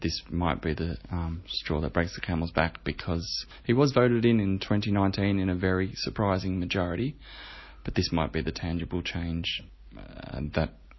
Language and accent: English; Australia; I am so far removed from people who actually live there, and I'm physically removed from Australia right now, but I'm sure going back there will have a greater impact.